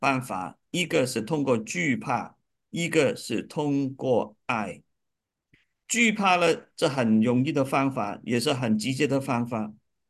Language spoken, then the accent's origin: Chinese; China; 我们中国人有句话，就是以德服人者亡，以利服人者霸。